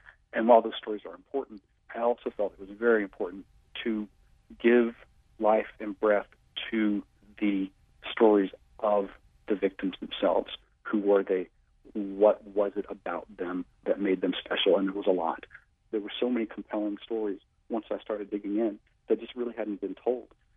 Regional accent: Natchitoches, Louisiana, United States; I'm from Natchitoches, Louisiana. I grew up pretty tuned into the gay scene in Louisiana. I came out myself, was in Louisiana, and spent a lot of time in New Orleans

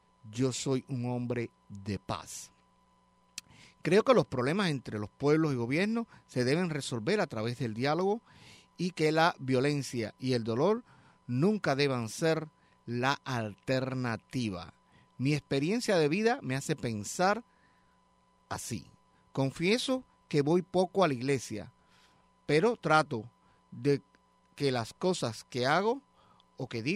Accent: Cuba; De niño en Cuba aprendí a caminar, burbucear mis primeras palabras y jugué con aquellos amiguitos de la infancia.

